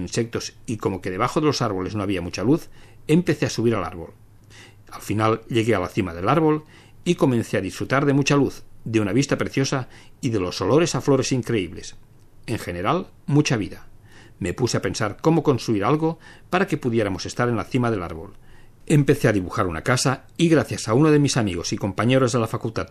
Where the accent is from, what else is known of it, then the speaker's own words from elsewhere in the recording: western Slovakia, Slovakia; Spanish is a second language; Como que soy de Eslovaquia Occidental, no podía viajar a casa todos los fines de semana.